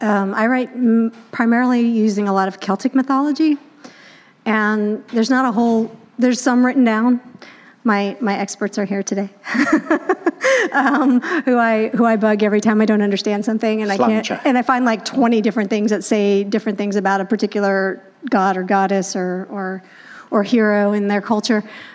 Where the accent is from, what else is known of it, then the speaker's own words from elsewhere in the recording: Washington, District of Columbia, United States; now in Los Angeles, United States; Now, I come from Washington, D.C. I live in Los Angeles.